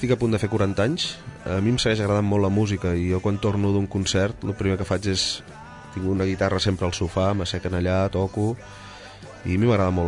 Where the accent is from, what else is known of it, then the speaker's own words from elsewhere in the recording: Sabadell, Catalonia, Spain; jo sóc molt de Sabadell, ara mateix acabo de venir de veure els meus pares que viuen aquí, la meva germana, i sempre vaig tornant a casa, no? A casa meva és aquí, i la meva infància